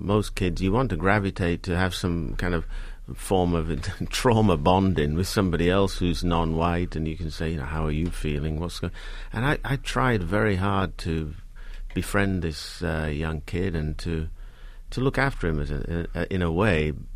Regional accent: England, United Kingdom; You know, the truth is I only realized I was English when I went to live in Scotland after I graduated. Until then, I'd assumed that I was British.

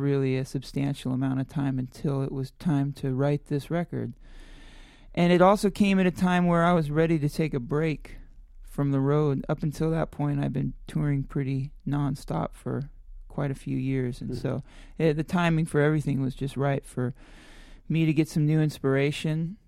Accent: California, United States; And I grew up in the San Joaquin Valley where most of the country's food comes from, and it's beautiful, but it's just there's no beach there.

